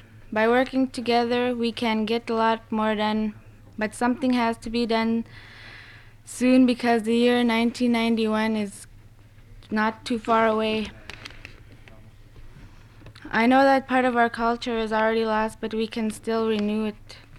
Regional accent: Ekwok, Alaska, United States; I'm originally from Ekwak, and I'm going to school in Klignik.

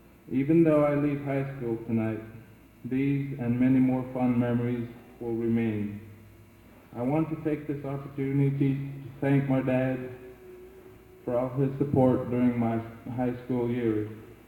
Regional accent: Unalaska, Alaska, United States; I became somewhat lonesome and decided to return to my hometown. After careful consideration, I decided one of my main major goals in life would be to finish high school. Consequently, I entered Unalaska High School in September of 1978.

